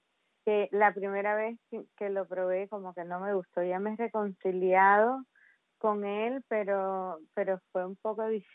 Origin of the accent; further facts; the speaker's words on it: Remedios, Villa Clara, Cuba; yo nací en Remedios hace ya casi 50 años. Y viví ahí hasta que comencé en la universidad, que me trasladé a La Habana y estuve ahí 4 años, hasta que en el 94, cuando la crisis de los veceros, pedí licencia en la universidad para irme a mi pueblo